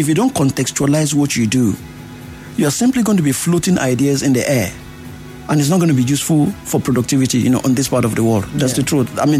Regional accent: Nigeria; I am a local man. I'm a Nigerian.

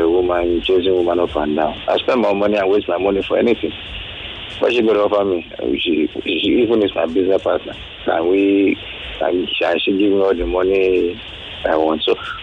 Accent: Nigeria; Oh, I see. No problem. I'm a Nigerian also.

